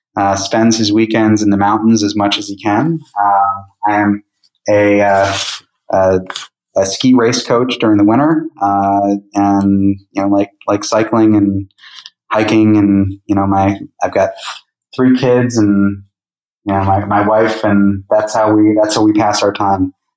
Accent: Great Lakes, United States; So, like, I grew up on the Great Lakes between Chicago and Rochester.

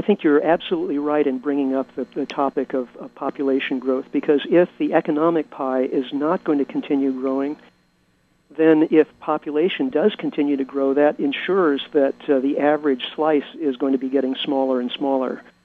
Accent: Midwest, United States; I am originally from the Midwest, so next time I'm back there

